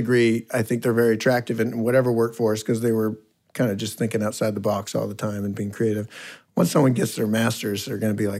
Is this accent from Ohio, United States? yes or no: no; Modesto, California, United States; So I grew up in Modesto, and then I went to college in L.A.